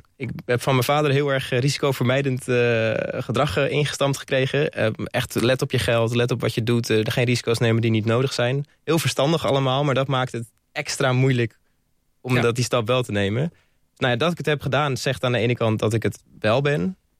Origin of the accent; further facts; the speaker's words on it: Aalsmeer, North Holland, Netherlands; now in Delft, Netherlands; koos eigenlijk voor Delft, want daar woon ik. Maar in Delft was heel weinig te vinden en toen ben ik steeds verder gaan zoeken. En ik ben opgegroeid in Aalsmeer en ik ken hier nog heel veel mensen. Mijn ouders, mijn familie, maar ook vrienden.